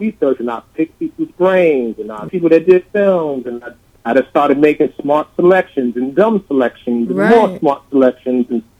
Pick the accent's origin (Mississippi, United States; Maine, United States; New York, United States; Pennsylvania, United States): New York, United States; New York City; You know, I grew up in Harlem, and I went to the Roosevelt Theater as a kid every Saturday